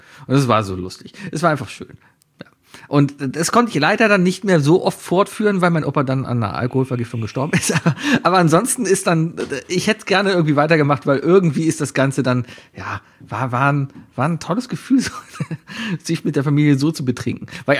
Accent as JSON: {"language": "German", "region": "Northern Germany", "country": "Germany", "said": "vor allem als Norddeutscher"}